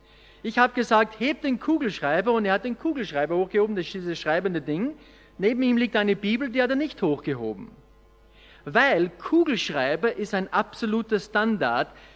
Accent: Austria; Bei uns in Österreich

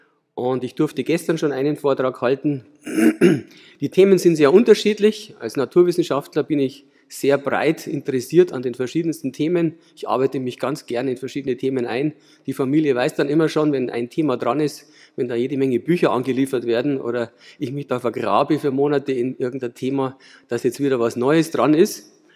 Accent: Tittmoning, Bavaria, Germany; Ich komme aus Tittmoning, das ist ein kleiner Ort im Chiemgau, also in der Nähe vom Chiemsee in Oberbayern.

